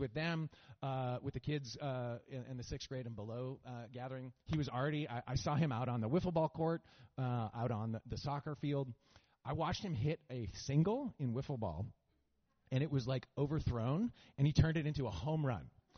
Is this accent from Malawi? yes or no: no; Canada; now in United States; But as Benji said, we are Canadian by way of Texas. I'm sporting my Mountie socks. There's Mountie on that side, and then there are horses on this side. We have spent the last 14 years in Texas